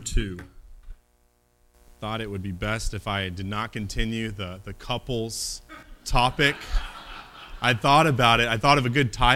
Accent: Alaska, United States; Little bit about where I'm from and my testimony. I am from Alaska. I was born there, raised there. My dad was stationed there in the Air Force.

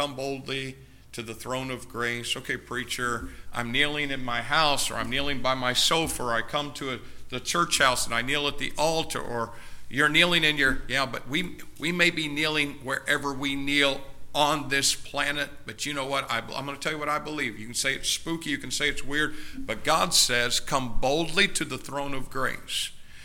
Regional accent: United States; And as an American, I think you ought to vote.

